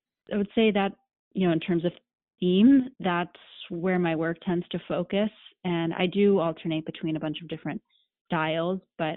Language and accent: English; Pennsylvania, United States; also born or lived in New York City; a series about refugee children who were resettling in my hometown in Pennsylvania, where I was actually living at the time.